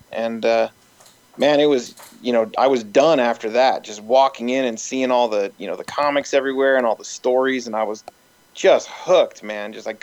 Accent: Lafayette, Colorado, United States; I grew up in Lafayette, which is about 18 miles outside of Boulder.

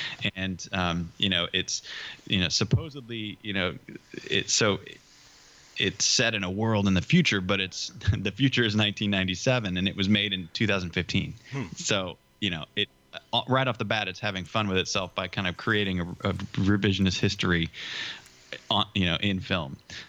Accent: Chicago, Illinois, United States; Yeah, I grew up in Chicago, and she filmed in Chicago, obviously, no secret there.

